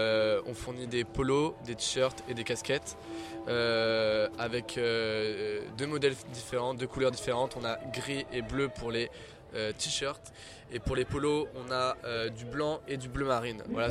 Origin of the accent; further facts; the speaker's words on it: Les Sables-d'Olonne, Pays de la Loire, France; J'ai 17 ans. J'étudie à La Roche-sur-Yon et je suis d'origine des Sables d'Olonne.